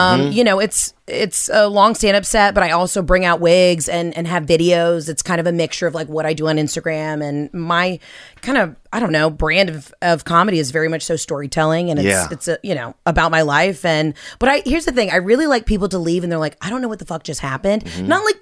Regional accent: Atlanta, Georgia, United States; I mean, I'm from Atlanta where like stripping is an art form.

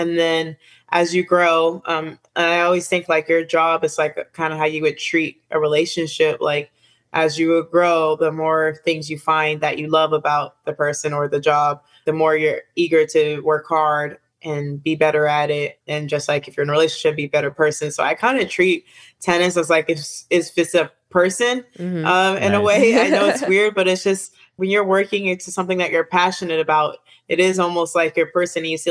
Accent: Florida, United States; But I'm from Florida, so we don't really get to wear them that much.

